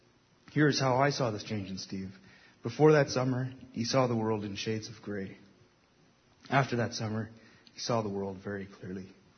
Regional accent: Calgary, Alberta, Canada; Growing up in Calgary, we had a playpen in our backyard.

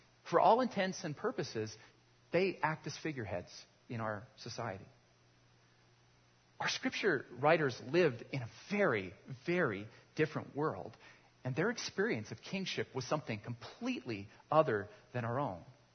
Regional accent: Canada; Now, growing up in Canada, if you're like me, you might be able to conclude that you're somewhat of an expert on kings and queens

